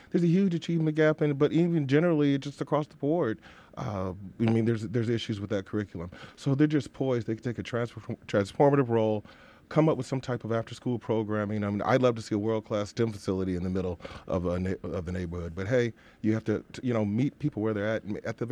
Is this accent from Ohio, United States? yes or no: no; West Willow, Michigan, United States; I grew up in West Willow, moved there in 76, and it was an awesome place to grow up, diverse neighborhood, solid working class.